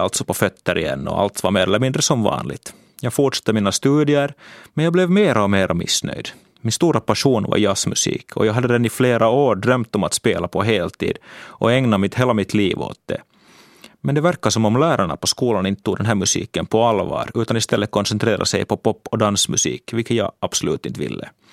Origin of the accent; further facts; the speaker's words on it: Finland; hemma i Finland